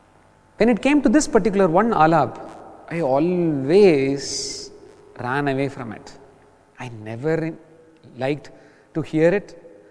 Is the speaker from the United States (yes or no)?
no; South India, India; English is a second language; because I come from South India and I do not understand Hindi.